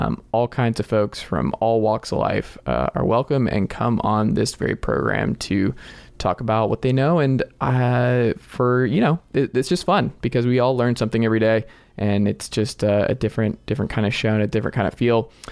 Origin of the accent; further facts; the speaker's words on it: Stone Mountain, Georgia, United States; I am originally from Stone Mountain, Georgia, just outside of Atlanta